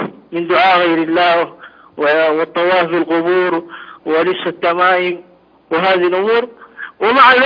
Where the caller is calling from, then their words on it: Sudan; ايه وانا المتصل من السودان يعني